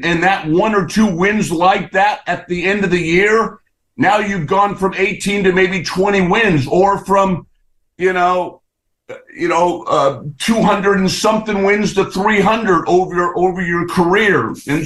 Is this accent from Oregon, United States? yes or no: no; California, United States; I grew up outside of the Bay Area